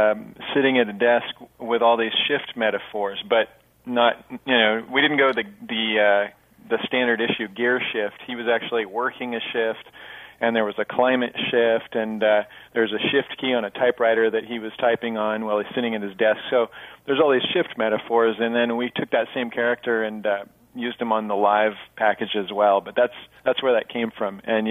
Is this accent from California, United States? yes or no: yes; San Luis Obispo, California, United States; Home is Central Coast of California, San Luis Obispo, to be precise, or San Luis Obispo County.